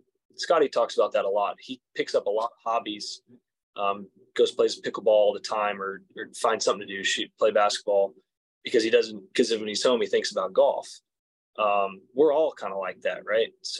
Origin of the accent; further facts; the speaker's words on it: Texas, United States; maybe growing up in Texas in the wind and stuff, you just never really had the opportunity to hit a dome shot, a straight shot.